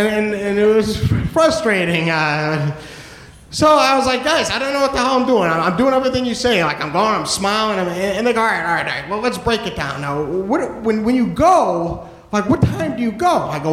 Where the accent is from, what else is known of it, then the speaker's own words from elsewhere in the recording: New Hampshire, United States; I am originally from New Hampshire. First 23 years of my life I spent in New Hampshire. I went to college, Keene State College in Keene, New Hampshire